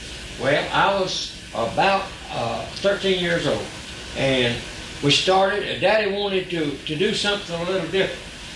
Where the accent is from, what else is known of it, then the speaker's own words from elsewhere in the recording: Florida, United States; Well, I was born in 1912 in Jackson County, Florida, up here close to Mariana, and stayed in the Army Country until I was about 8 years old